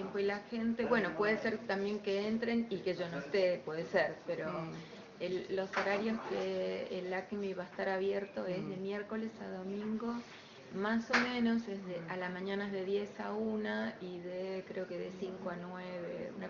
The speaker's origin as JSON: {"language": "Spanish", "town": "San Ignacio", "region": "Misiones", "country": "Argentina", "tie": "born there", "said": "Sí, nací en Misiones, en San Ignacio"}